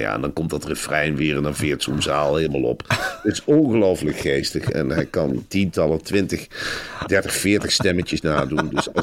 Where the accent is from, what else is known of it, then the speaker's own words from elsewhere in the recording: Velp, Gelderland, Netherlands; Ik ben in Arnhem-Velp opgegroeid